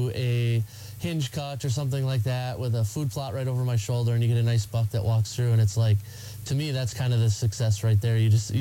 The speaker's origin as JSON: {"language": "English", "region": "Minnesota", "country": "United States", "tie": "born or raised there", "said": "You know, I grew up in Minnesota. You know, my parents were into it."}